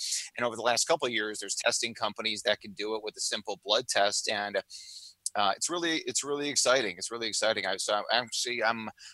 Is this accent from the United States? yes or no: yes; Chicago, Illinois, United States; you know, and I'm originally from Chicago